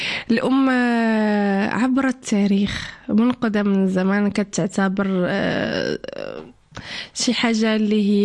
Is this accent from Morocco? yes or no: yes; Morocco; احنا كمغاربة وكثقافة مغربية رغم التطور اللي تنعيشوه والتحضر